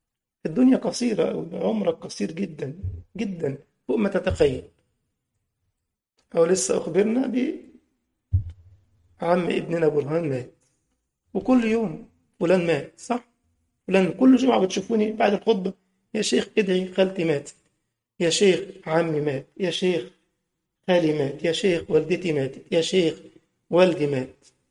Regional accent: Upper Egypt, Egypt; بنسموه عندنا في الصعيد التحطيط.

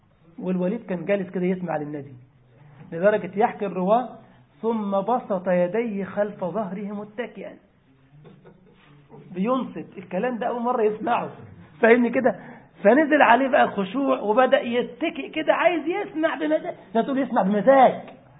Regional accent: Egypt; برنامج كان عندنا في مصر في الإذاعة اسمه أبلة فضيلة

